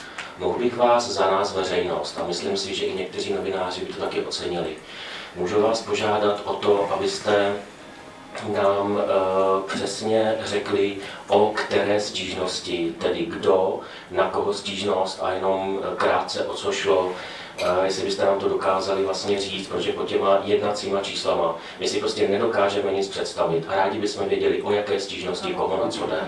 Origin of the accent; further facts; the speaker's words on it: Plzeň, Plzeň Region, Czechia; z Plzně, jsem tady za veřejnost občanský